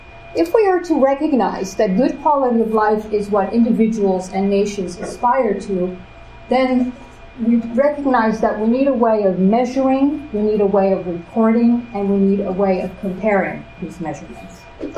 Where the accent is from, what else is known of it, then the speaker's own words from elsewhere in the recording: Transylvania, Romania; moved away; because I'm originally from Transylvania. So for the people who don't know me